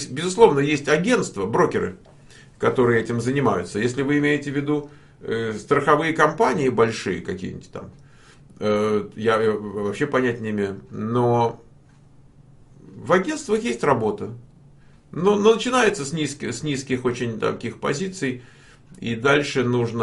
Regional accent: Moscow, Russia; я из Москвы, понимаете, я ни сыростью, ни снегом, там, ни слякотью, ничем таким меня, знаете, не напугать.

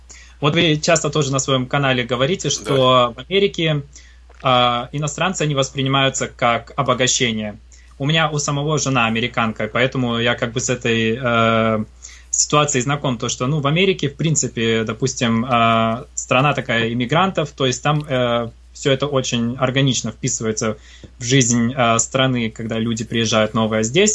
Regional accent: Novosibirsk, Novosibirsk Oblast, Russia; moved away as an adult; now in Germany; я родом из Новосибирска, мне 24 года, я здесь учусь в Германии, поступил на высшее образование. Ну, в России, в Новосибирске я до 19 лет жил, там школу закончил

